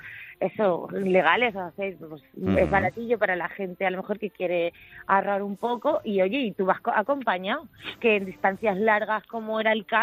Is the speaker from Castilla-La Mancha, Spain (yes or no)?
yes; Castilla-La Mancha, Spain; yo soy manchega, y terminé allí por cosas de la vida.